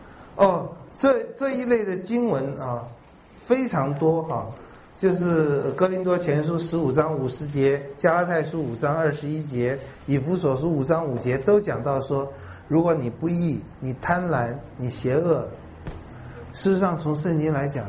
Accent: China; 如果我们只讲到这里，跟我们中国人讲的道德有什么不一样呢？

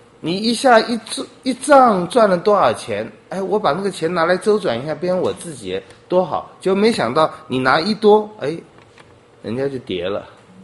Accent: China; 对中国人讲这最恰当，因为我们中国人最没有安全感。

